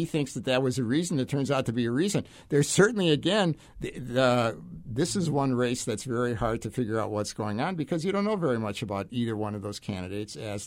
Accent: Milwaukee, Wisconsin, United States; I grew up in Milwaukee, and the expression that would be used there would be, years ago, things was different.

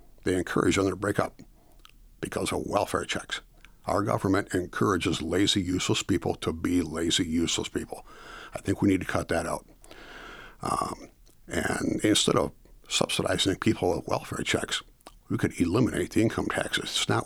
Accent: Pennsylvania, United States; born there; Well, I was born in Pennsylvania. I've been in Michigan since 1956.

